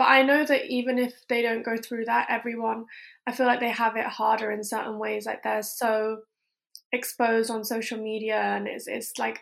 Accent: Coventry, West Midlands, United Kingdom; And also I'm from Coventry

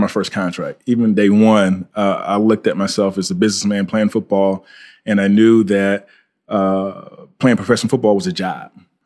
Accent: Fort Pierce, Florida, United States; So I'm from Florida. Went to high school at Fort Pierce Westwood High School.

